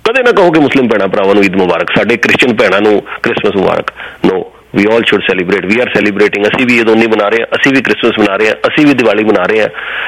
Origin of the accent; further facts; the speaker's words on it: Jalandhar, Punjab, India; moved away; ਲੇਕਿਨ ਇਹ ਖਬਰ ਕਦੇ ਨਹੀਂ ਆਈ ਸਾਡੇ ਉੱਥੋਂ ਕਿ ਜੀ ਮਦਰਾਸ ਵਿੱਚ ਜਾਂ ਈਵਨ ਸਾਡਾ ਸ਼ਹਿਰ ਜਲੰਧਰ ਲਾ ਲਓ, ਚੰਡੀਗੜ੍ਹ ਲਾ ਲਓ